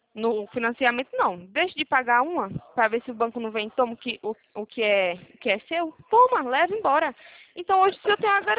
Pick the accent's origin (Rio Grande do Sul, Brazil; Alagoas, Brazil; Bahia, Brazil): Alagoas, Brazil; Maceió; now in Campinas, Brazil; Eu tô morando aqui em São Paulo, né? Aqui em Campinas eu estou morando, mas eu sou natural de Alagoas, Maceió, eu sou.